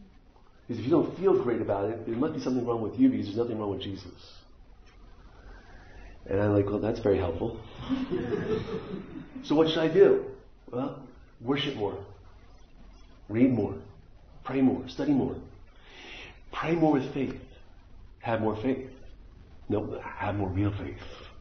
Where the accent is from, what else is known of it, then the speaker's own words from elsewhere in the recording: New York, United States; She's from Jersey. I'm from New York.